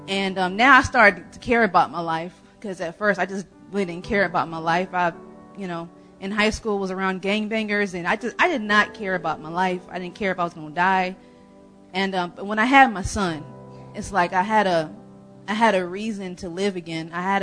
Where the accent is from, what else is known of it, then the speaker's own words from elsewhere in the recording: Nebraska, United States; So, but yeah, so I, again, I'm from Nebraska. I came from a pretty big family.